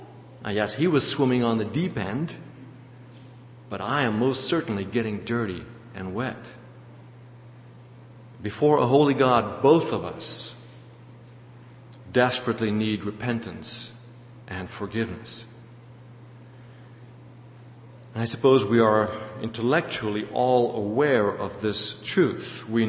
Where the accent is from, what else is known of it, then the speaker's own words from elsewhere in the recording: South Africa; I grew up as a racist. Growing up in South Africa, I was prejudiced against black people. I thought that I was better than they are just by virtue of the fact that I have white skin and they have black skin.